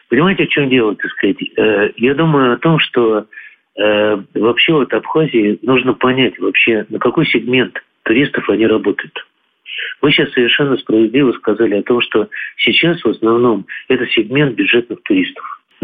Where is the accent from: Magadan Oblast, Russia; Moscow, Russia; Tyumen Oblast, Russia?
Moscow, Russia; Вы знаете, там чек был, я москвич, он был кратно меньше, чем в Москве.